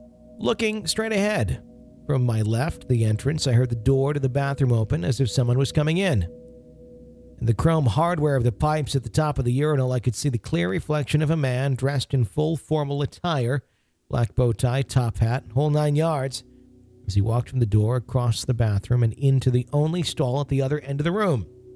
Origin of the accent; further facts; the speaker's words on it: Long Island, New York, United States; When I was a little girl growing up in Long Island in the early 80s